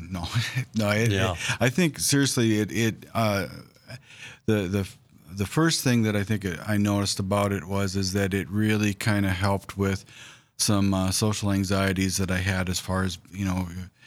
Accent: Williston, North Dakota, United States; I grew up in Williston, North Dakota. We moved around a little bit before settling there when I was about in second grade, and then stayed there until through graduation, and then I haven't been back much since.

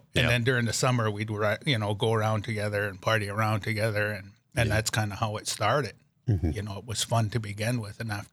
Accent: New Town, North Dakota, United States; also born or lived in Denver, United States; Well, I'm originally from North Dakota here. I grew up on the Fort Berthold Indian Reservation in partial North Dakota and Newtown, North Dakota. Pretty much lived there all of my life till I got old enough to leave, and then I spent some time down in Denver, Colorado

